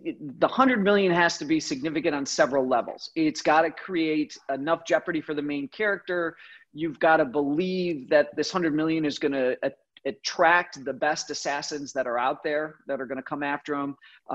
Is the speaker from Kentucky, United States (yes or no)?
no; Chicago, Illinois, United States; I grew up in Chicago. My dad is a no longer active Marine.